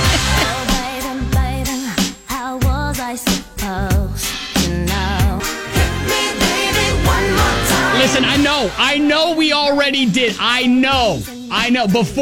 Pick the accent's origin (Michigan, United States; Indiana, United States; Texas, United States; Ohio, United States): Ohio, United States; Well, I'm from Ohio and I can confirm that, you know, there's sucky drivers just about everywhere.